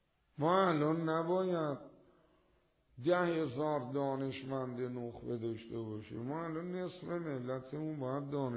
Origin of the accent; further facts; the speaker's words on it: Iran; خب یه کسی فهمید ما ایرانی هستیم